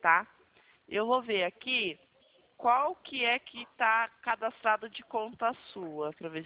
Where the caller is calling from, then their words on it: Rio de Janeiro, Brazil; é aqui do Rio de Janeiro.